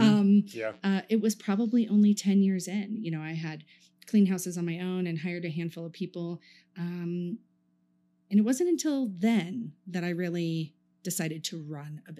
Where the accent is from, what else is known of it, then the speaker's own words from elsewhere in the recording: Orlando, Florida, United States; moved away as an adult; now in Fort Collins, United States; I moved to Fort Collins from Orlando, Florida, and I had grown up in an environment where my background before I moved here, and I was young, you know, I moved to Colorado when I was 20